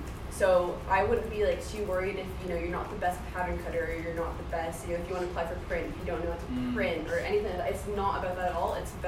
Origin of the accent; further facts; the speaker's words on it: Canada; So I'm from Canada. When I finished high school, I was like, oh yeah, I want to do some creative stuff.